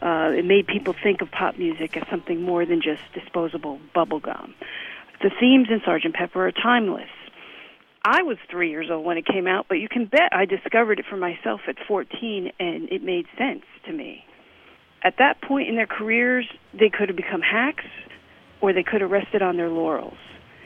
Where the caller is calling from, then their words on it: New Jersey, United States; I'm calling from New Jersey.